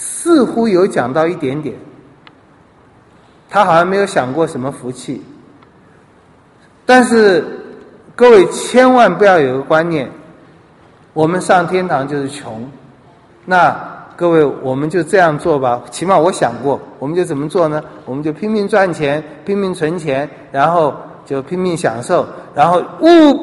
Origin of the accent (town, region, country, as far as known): Taiwan